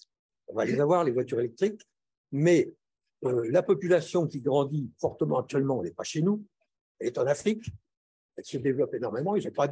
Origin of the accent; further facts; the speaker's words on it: Paris, Île-de-France, France; Je suis parisien.